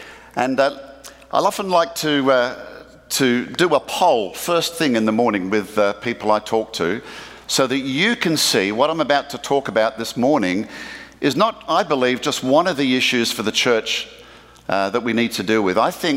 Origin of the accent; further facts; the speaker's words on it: Australia; now in United States; So, yes, I am from Australia. I've been here 11 years now